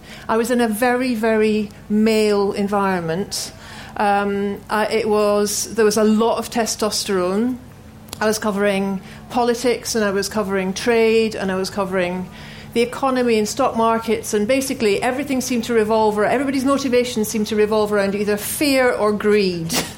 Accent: Glasgow, Scotland, United Kingdom; My parents, I grew up in Glasgow in the 70s, and my mum and dad were very active.

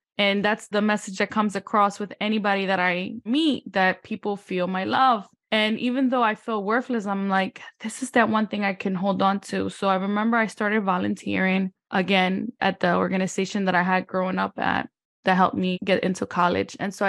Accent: Honduras; moved away; I was born and raised in Honduras, and I came here as an immigrant.

